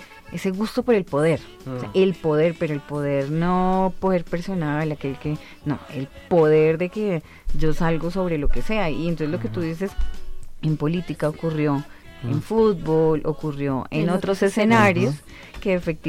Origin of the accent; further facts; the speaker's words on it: Colombia; ¿Cómo somos los colombianos?